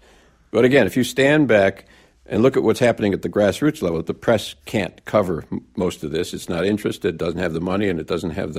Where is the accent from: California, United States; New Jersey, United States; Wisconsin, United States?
Wisconsin, United States; Racine; I'm from Racine, Wisconsin.